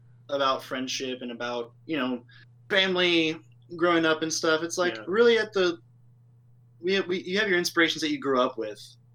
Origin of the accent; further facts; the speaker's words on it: Ohio, United States; moved away as an adult; So honestly, like, I moved away from Ohio. Like, I didn't want to move away. I wasn't like, I need to get out of Ohio.